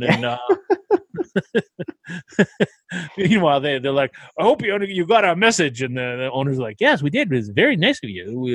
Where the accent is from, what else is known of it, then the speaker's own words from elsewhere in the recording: Canada; No, and look, we're Canadian.